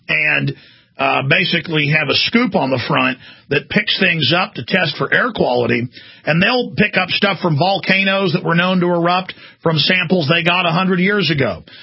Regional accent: Texas, United States; But routinely growing up in Texas, and it's the same all over the country

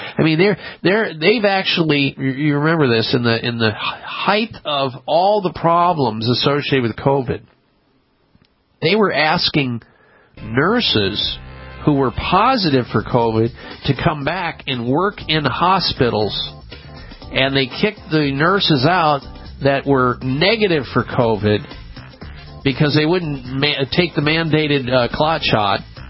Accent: Iowa, United States; I remember that city. I grew up in Iowa. I used to be an amateur boxer, and I boxed in Waterloo.

